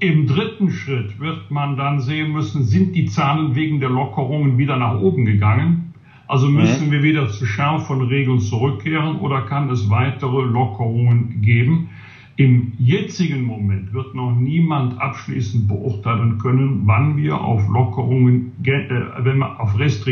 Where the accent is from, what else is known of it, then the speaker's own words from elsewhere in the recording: Rhineland, Germany; als Rheinländer